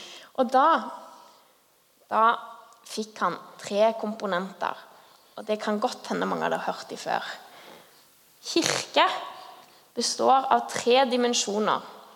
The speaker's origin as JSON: {"language": "Norwegian", "town": "Sandnes", "region": "Rogaland", "country": "Norway", "also_born_or_lived": "Nevlunghavn", "said": "Jeg kommer jo fra Sandnes. Jeg pleier å si jeg kommer fra to steder. Sandnes, hvor dialekten er fra, og Nevlunghavn. Der er hele min slekt."}